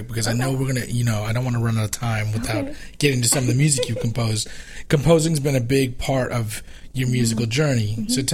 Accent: St. John's, Newfoundland and Labrador, Canada; because I was born in St. John's, Newfoundland. I'm a Newfie.

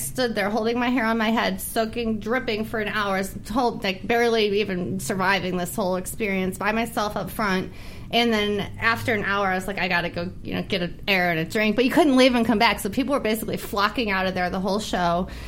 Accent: Hollywood, California, United States; from Hollywood.

